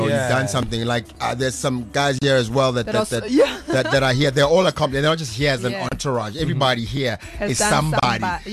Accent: Tsakane, Gauteng, South Africa; All from Tsakane.

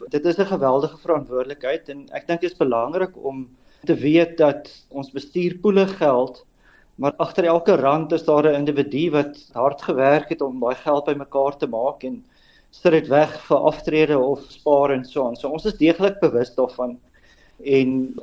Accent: Potchefstroom, North West, South Africa; born or raised there

